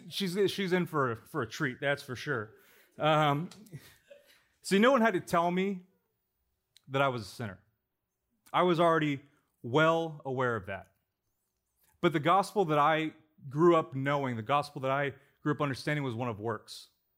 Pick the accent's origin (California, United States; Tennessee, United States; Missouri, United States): California, United States; Temecula; So I grew up out in Temecula with a big family.